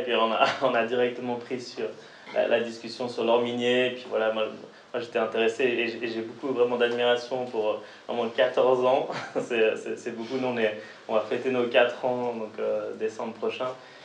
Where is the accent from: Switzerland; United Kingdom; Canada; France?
Switzerland; Geneva; vraiment on a grandi à Genève